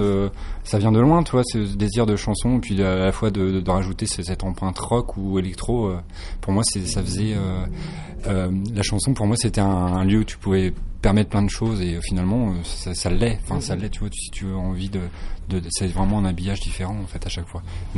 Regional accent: Rouen, Normandy, France; je fais un groupe qui s'appelle … depuis voilà maintenant 2 ans, et je viens de Rouen. J'ai 34 ans

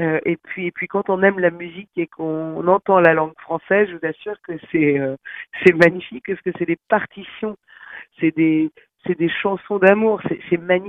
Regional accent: France; à quel point je suis fière d'être française et que j'aime la France.

